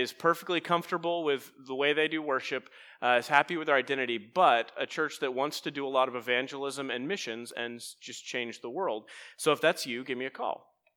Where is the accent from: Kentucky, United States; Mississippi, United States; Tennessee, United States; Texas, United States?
Texas, United States; my father's a pastor and started churches all around Dallas. And so while I was growing up in Texas